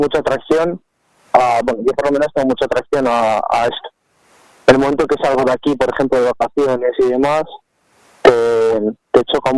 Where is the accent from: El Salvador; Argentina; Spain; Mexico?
Spain; Cantabria; si algún día podría volver a mi pueblo, bueno, mi pueblo, la zona de Cantabria y demás, me gustaría regresar